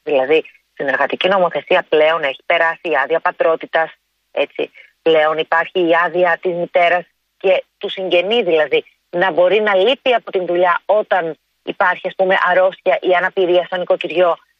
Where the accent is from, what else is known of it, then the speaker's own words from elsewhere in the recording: Piraeus, Attica, Greece; moved away as an adult; Κατεβαίνω στην γενέτειρά μου, εκεί που μεγάλωσα, εκεί που έφυγα από τον Πειραιά για πανεπιστήμιο. Είμαι τουλάχιστον 3 γενιές πειραιώτισσα.